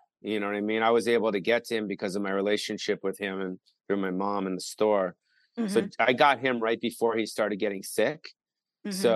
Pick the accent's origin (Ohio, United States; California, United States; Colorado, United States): California, United States; Los Angeles; but I grew up on the Sunset Strip.